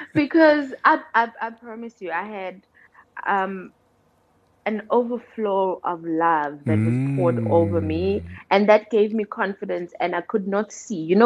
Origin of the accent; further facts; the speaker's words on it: East Rand, Gauteng, South Africa; I was born and bred in the East Rand.